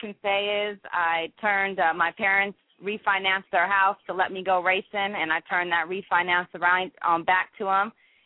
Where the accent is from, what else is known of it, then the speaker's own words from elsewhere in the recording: Los Angeles, California, United States; now in Atlanta, United States; I'm from California, Los Angeles. That's where, you know, my roots are